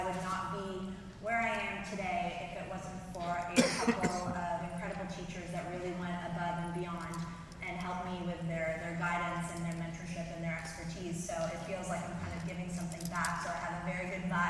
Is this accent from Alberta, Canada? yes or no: no; Toronto, Ontario, Canada; because I am from Toronto